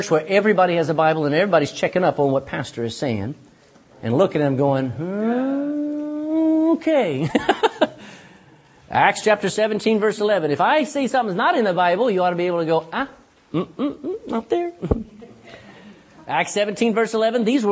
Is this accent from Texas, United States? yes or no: yes; Texas, United States; I'm a Texan. No Texan talks like the King's English.